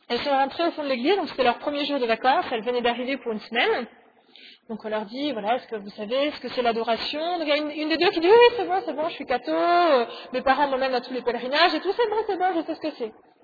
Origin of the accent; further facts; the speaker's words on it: Grand Est, France; Et quand elle a appris que je venais d'Alsace